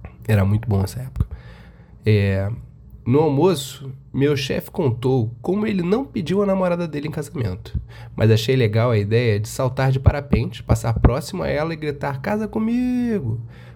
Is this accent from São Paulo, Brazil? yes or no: no; Sete Lagoas, Minas Gerais, Brazil; fui para minha cidade natal, Sete Lagoas, Minas Gerais